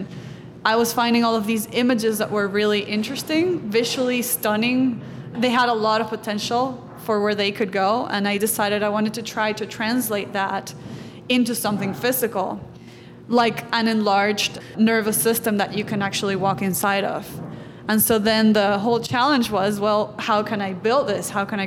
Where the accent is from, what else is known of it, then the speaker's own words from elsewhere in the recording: Venezuela; the only one we have in Venezuela, my home country.